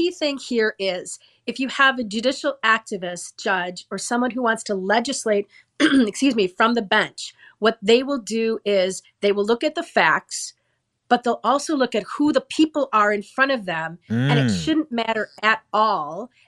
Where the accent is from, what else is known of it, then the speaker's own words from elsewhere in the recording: Wisconsin, United States; So my credentials start with I was born and raised in Wisconsin